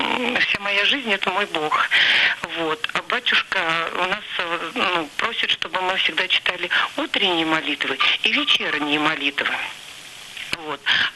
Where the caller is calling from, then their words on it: Moscow Oblast, Russia; Я из Подмосковья.